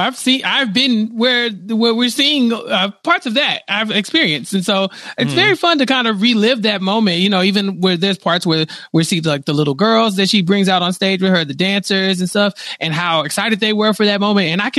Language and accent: English; Texas, United States; But I'm from Texas.